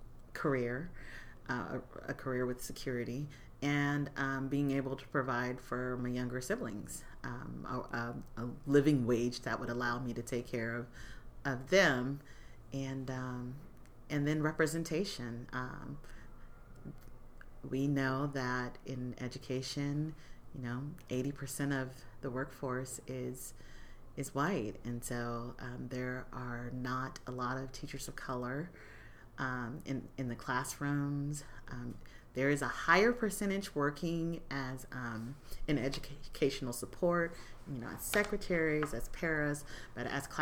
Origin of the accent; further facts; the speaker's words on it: Washington, United States; also born or lived in Ashdown, Arkansas; I grew up in Washington State. I was born in Ashdown, Arkansas. Family moved up here when I was young because of the hiring boom at Boeing.